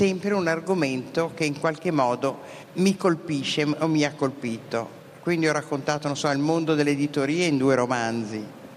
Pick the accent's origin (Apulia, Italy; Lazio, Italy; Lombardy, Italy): Lombardy, Italy; Milan; Milano è il motore delle mie storie, perché sono milanese